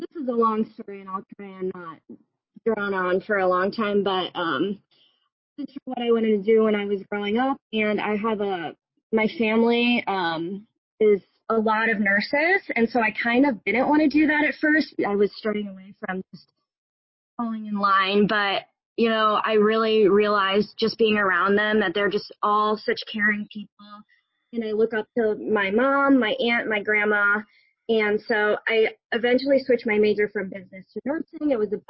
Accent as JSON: {"language": "English", "town": "St. Louis", "region": "Missouri", "country": "United States", "said": "I'm from St. Louis, Missouri, originally."}